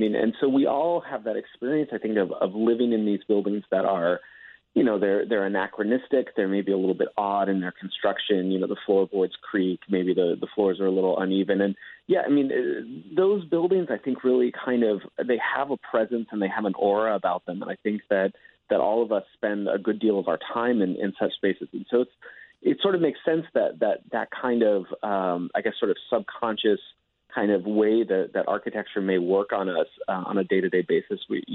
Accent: San Jose, California, United States; I mean, I grew up in San Jose, California, so I grew up near the Winchester Mystery House.

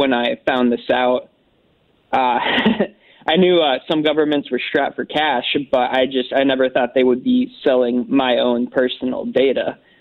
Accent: Carbondale, Illinois, United States; I grew up in Carbondale.

